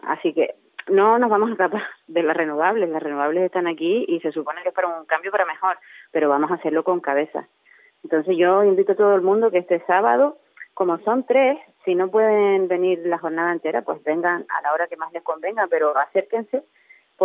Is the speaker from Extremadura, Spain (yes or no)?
no; Canary Islands, Spain; porque somos canarios, somos isleños